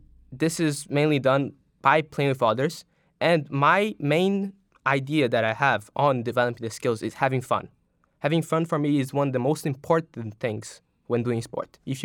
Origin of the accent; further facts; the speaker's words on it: Brazil; now in China; So I'm from Brazil. I've lived there my whole life. I came to China 2 years ago and entered Wellington right away.